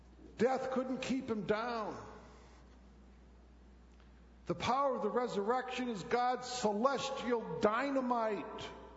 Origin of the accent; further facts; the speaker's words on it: Midland, Michigan, United States; I grew up in Midland. Stuff happened in Midland. I knew I had to go back to Midland and make some amends.